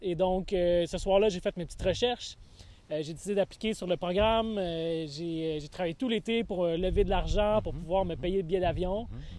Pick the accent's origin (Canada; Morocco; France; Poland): Canada; Laval, Quebec; j'ai grandi après ça à Vimont-Auteuil, toute mon adolescence. Et là, depuis plusieurs années, je vis dans Pont-Viau.